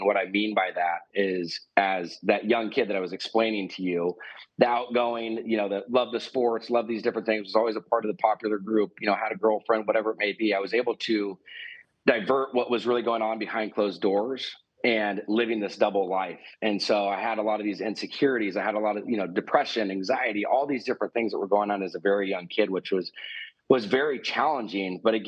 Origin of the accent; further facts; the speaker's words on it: Newport Beach, California, United States; was born and raised in Newport Beach, California.